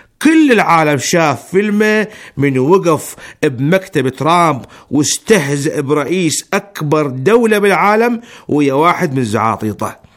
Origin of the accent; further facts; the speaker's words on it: Iraq; now in Iran; أنا كعراقي مقيم بالجمهورية الإسلامية